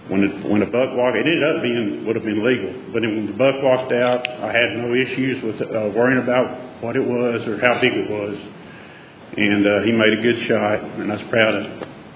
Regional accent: Pollock, Texas, United States; I'm from Pollock, Texas, which is north of Lufkin, about 12 miles.

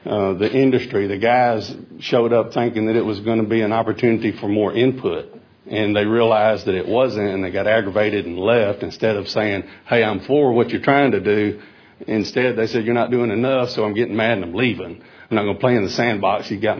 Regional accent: Texas, United States; I'm from Galveston Bay.

